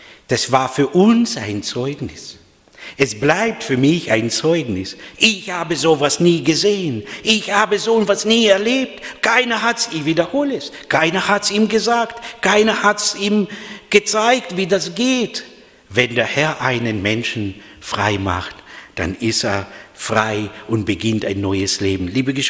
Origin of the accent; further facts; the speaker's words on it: Moldova; Und das darf ich so sagen, weil in der Republik Moldau, in Moldawien, in meiner Heimatstadt